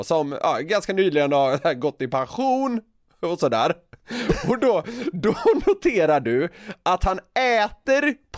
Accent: Gothenburg, Västra Götaland County, Sweden; jag är ju från Göteborg

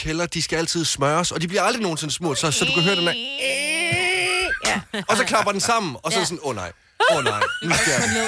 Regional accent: Varde, Region of Southern Denmark, Denmark; Da jeg gik på handelsskolen hjemme i Varde

